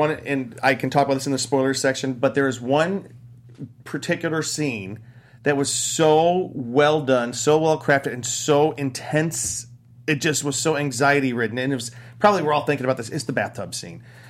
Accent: Midwest, United States; I grew up in the Midwest.

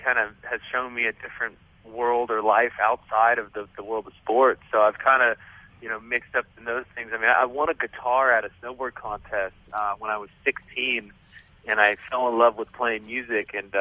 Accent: California, United States; I've always, you know, lived and I grew up in California here

